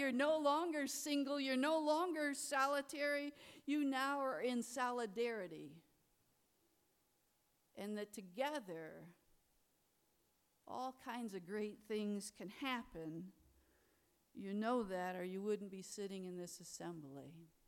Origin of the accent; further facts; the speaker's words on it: Detroit, Michigan, United States; I'm from Motown.